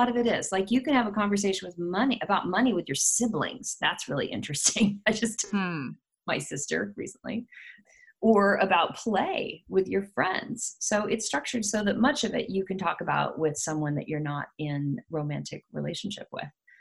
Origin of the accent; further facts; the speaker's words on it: Midwest, United States; you know, I grew up in the Midwest.